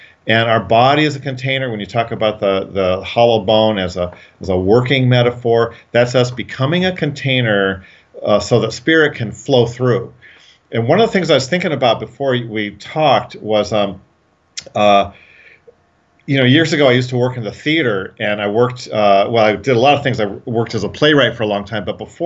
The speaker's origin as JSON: {"language": "English", "region": "Colorado", "country": "United States", "tie": "born or raised there", "said": "I grew up in Colorado, so the mountains were outside my window all the time"}